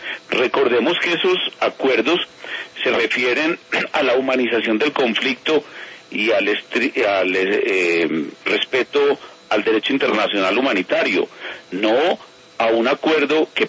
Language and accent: Spanish; Colombia